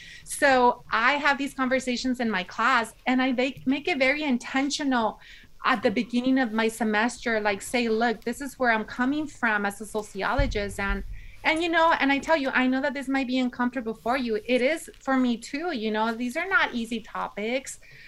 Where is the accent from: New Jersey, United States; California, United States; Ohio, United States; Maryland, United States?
California, United States; Watsonville; And you know, I am an immigrant. I grew up in Watsonville, California.